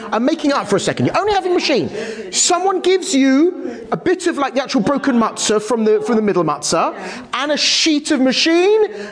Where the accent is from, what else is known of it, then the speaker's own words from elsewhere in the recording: India; you can finish the whole cup, because as an Indian, finishing the cup.